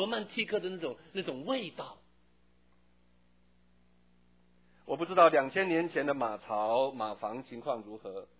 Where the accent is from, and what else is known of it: China